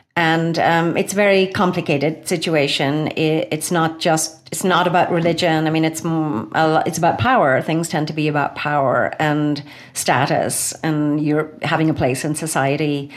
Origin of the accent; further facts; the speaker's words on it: Ireland; it would have been impossible for me growing up in Ireland to imagine there could be a treaty between these sides.